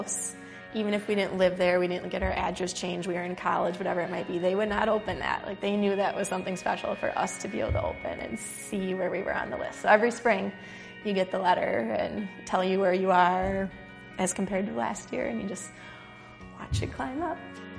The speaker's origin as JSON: {"language": "English", "town": "Green Bay", "region": "Wisconsin", "country": "United States", "tie": "born or raised there", "said": "And I mean, just growing up in Green Bay and since a young age, it's only gotten stronger"}